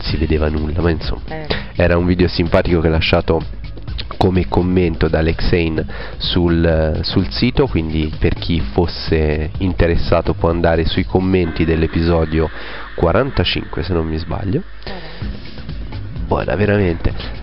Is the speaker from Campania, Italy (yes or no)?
no; Tuscany, Italy; È un posto molto interessante in provincia di Arezzo, che è vicino a dove io sono cresciuto quando ero piccolo